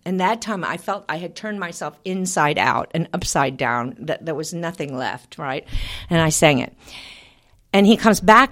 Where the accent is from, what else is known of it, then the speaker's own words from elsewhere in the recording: Texas, United States; And remember, I'm from Texas, because you have to keep that in mind, yes, because it has a lot to do with my brashness